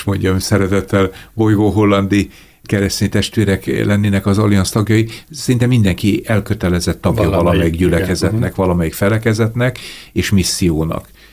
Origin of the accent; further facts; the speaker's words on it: Békéscsaba, Békés, Hungary; hát én Békés Csabán nőttem föl